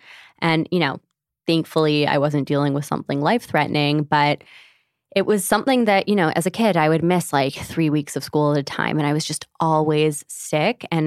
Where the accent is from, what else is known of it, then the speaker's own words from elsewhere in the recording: Canada; came back to Canada to finish up college. I'm from Canada.